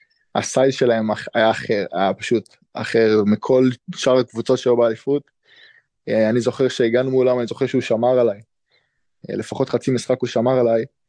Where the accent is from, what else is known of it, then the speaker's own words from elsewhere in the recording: Rishon LeZion, Central District, Israel; גדלתי שם, יש לי אח שמשחק שם, אני נולדתי בראשון לציון